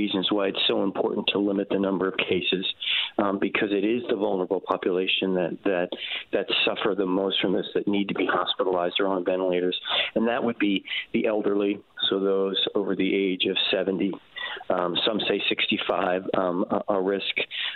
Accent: Philadelphia, Pennsylvania, United States; Philly's my hometown, and it's great to be back on the show with you.

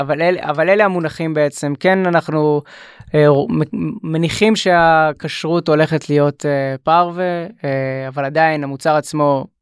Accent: Alon HaGalil, Northern District, Israel; אני גדלתי בעמק ישראל, ביישוב שנקרא אלון הגליל, שני ההורים שלי מושבניקים, סבא שלי היה חקלאי ובין השאר גם רפתן.

